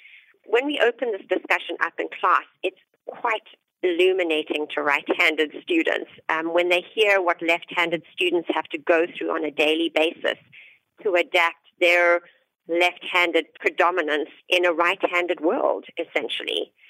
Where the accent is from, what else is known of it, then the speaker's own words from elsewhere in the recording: South Africa; now in United States; being a South African American immigrant and having students be very surprised when they hear that I was educated and grew up in South Africa, but that I have light skin.